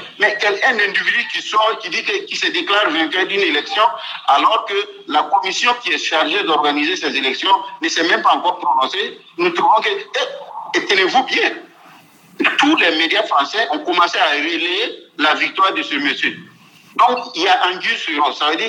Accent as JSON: {"language": "French", "country": "Burkina Faso", "said": "chez nous, au Burkina Faso"}